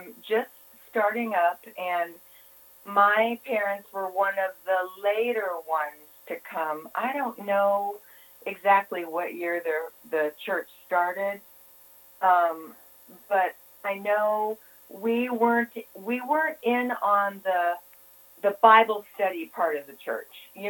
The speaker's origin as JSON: {"language": "English", "town": "Tucson", "region": "Arizona", "country": "United States", "tie": "born or raised there", "said": "It was about a mile from where Ellen lives right now. We were right on the border of the Davis-Monthan Air Force Base."}